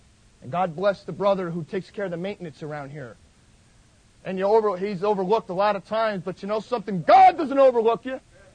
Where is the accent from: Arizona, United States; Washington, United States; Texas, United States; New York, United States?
New York, United States; And I'm a New Yorker, and I'm loud